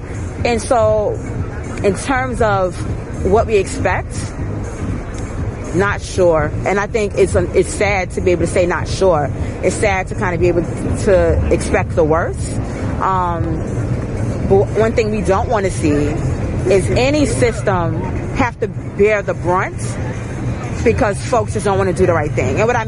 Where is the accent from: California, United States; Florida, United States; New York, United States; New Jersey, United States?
New York, United States; Brooklyn; You know, I'm from Brownsville, Brooklyn.